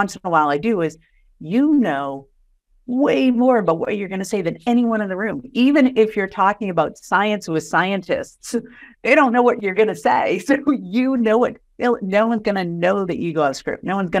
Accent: Boston, Massachusetts, United States; accent: Boston; I learned that at undergrad how strong my Boston accent was, it was getting in the way of communicating with people from different areas of the country when I was in college.

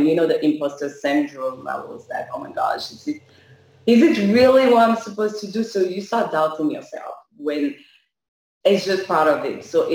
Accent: France; I took my French background and my French, like I was born and raised in France.

